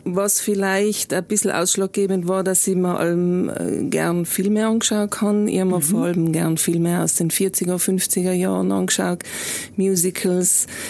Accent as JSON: {"language": "German", "town": "Bolzano", "region": "Trentino-Alto Adige", "country": "Italy", "tie": "born or raised there", "said": "Also ich bin in Bozen aufgewachsen"}